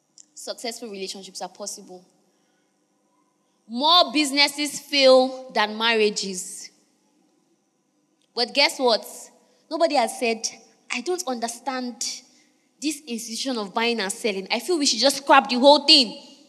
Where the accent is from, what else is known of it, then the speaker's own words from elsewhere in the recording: Niger Delta, Nigeria; And I'm from Niger Delta.